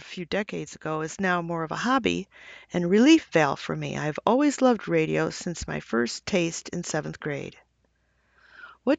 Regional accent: Homer, Illinois, United States; In 2004, God opened a door to plant a church in my hometown of Homer. God must have a great sense of humor sending me to start a church in the town I grew up in and still live in.

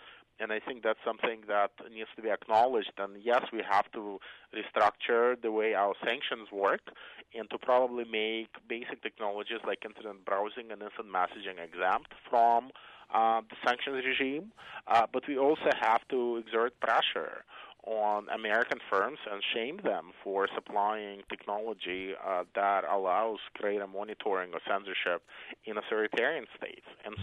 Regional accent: Belarus; I come from Belarus, which is, a country was probably the most dictatorial and harshest political environment in Europe.

